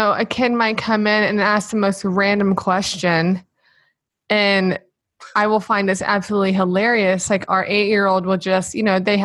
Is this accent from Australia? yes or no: no; Palm Beach, Florida, United States; moved away; also born or lived in Georgia / Tennessee; I grew up in Palm Beach, Florida. And when I moved from Florida, you know, I was living in Georgia where Devin's family is. And then from there, we went to Tennessee.